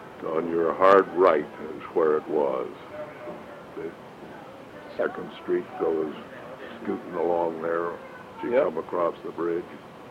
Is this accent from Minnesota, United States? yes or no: yes; Minnesota, United States; born there; also born or lived in Brookings, South Dakota; he got his first job out in Minnesota. I was born in Minnesota. And he moved a couple of times in Minnesota while I was a youngster, and then he moved to Brookings, South Dakota